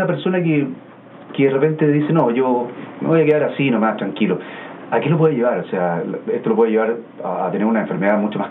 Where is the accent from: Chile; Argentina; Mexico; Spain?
Chile; nosotros como chilenos siempre consultamos cuando ya está ocurriendo algo